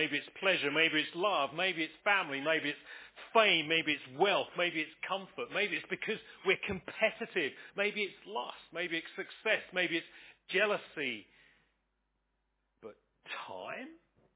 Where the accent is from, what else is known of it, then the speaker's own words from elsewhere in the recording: Crowborough, South East England, United Kingdom; I was born and bred in Crowborough, went to school in Crowborough, you can probably tell.